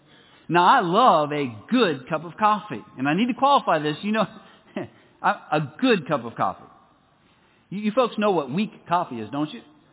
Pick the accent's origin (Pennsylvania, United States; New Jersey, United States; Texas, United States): Pennsylvania, United States; I grew up in Pennsylvania.